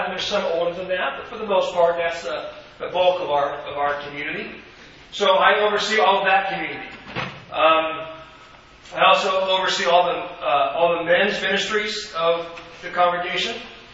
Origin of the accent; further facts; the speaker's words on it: California, United States; We moved here 2.5 years ago from California. I grew up in Southern California.